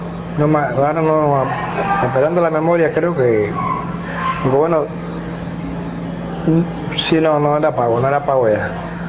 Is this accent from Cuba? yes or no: yes; Habana del Este, Havana, Cuba; yo me crié en Habana del Este con mis tíos. Y ahí fue donde yo estudié la primaria, en una escuela primaria.